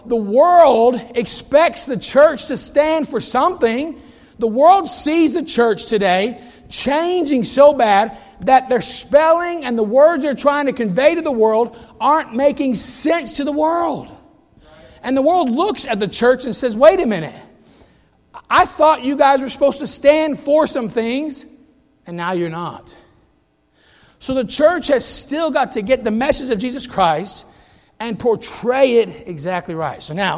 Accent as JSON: {"language": "English", "country": "United States", "said": "By the way, I'm always an American. It doesn't matter what country I'm in. I have a passport that proves that I am an American, and thank God I'm an American citizen."}